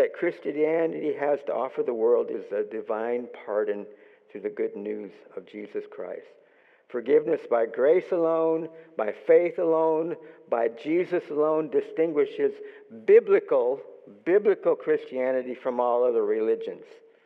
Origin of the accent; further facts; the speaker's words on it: Texas, United States; We're from Texas, and there's a lot of mesquite there.